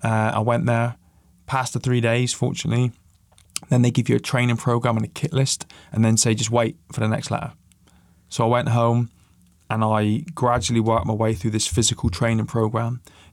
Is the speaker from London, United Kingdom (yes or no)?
no; Plymouth, South West England, United Kingdom; born there; I live in Plymouth. I was born in Plymouth.